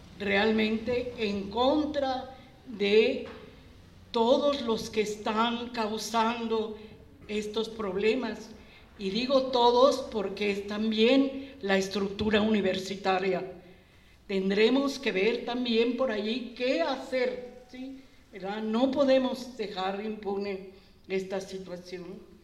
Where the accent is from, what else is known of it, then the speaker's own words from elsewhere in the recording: Mexico; sino como mexicanos tenemos que actuar